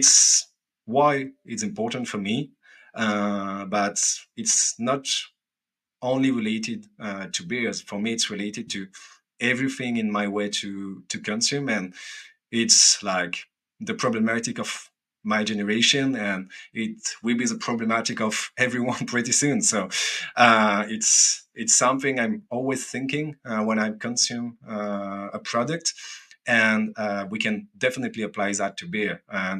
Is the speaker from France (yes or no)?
yes; France; accent: French; English is a second language; speaking with my French accent about yeast, about beer, about wine cider.